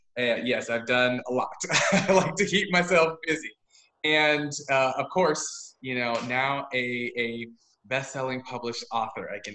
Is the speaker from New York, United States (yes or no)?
no; Yuba City, California, United States; also born or lived in Kansas City, Kansas; I was born in the Midwest in good old land of Dorothy and Toto in Kansas City, Kansas. And we moved to California, Northern California, Yuba City, Marysville area